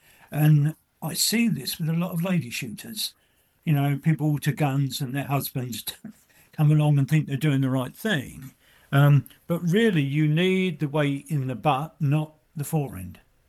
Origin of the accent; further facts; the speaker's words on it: England, United Kingdom; No, mate, I'm an Englishman.